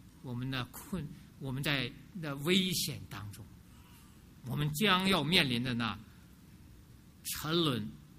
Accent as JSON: {"language": "Chinese", "country": "China", "said": "所以作为一个中国人，你要说你说我真正中国人"}